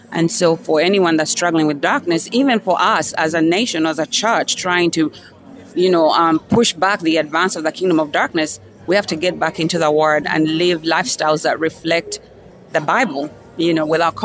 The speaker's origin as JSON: {"language": "English", "country": "Uganda", "tie": "born there", "said": "I was born in Uganda"}